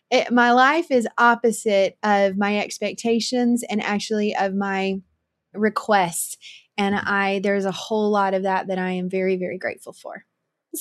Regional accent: Oklahoma, United States; moved away as an adult; now in Dallas, United States; I am an Oklahoma girl. I lead with that. So I am from Oklahoma, loved it, told God I never wanted to live in Texas

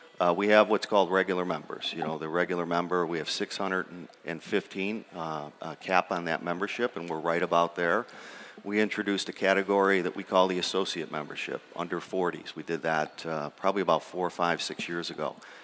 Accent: Northlake, Texas, United States; I'm from Northlake, not far from Addison.

